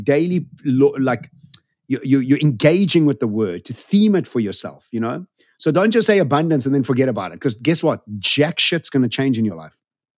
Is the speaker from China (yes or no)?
no; South Africa; I was in, as a South African, to get an American agent to look after you was the most amazing feeling.